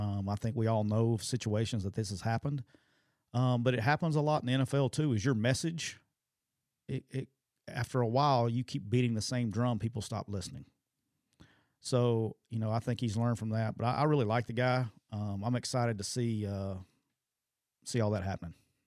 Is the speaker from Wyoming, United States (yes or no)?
no; Alabama, United States; I'm from Alabama. Forgive me.